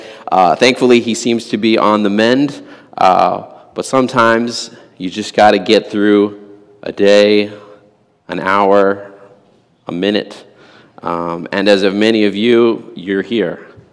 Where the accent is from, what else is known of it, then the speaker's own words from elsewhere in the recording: Angola; So you see, I grew up in Angola, and we went glamping.